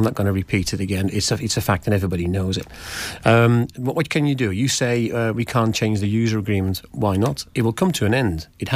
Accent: Netherlands; now in Isle of Man; I've been here 13 years. Right. I'm originally from Holland, yeah.

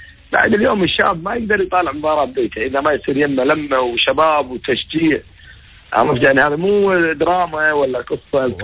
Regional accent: Kuwait; نعم العموم حتى عندنا بالكويت

